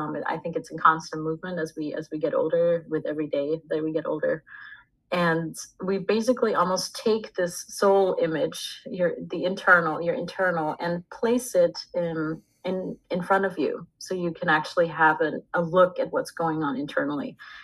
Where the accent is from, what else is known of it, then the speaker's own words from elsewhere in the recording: Austria; I was born and raised in Austria, near Vienna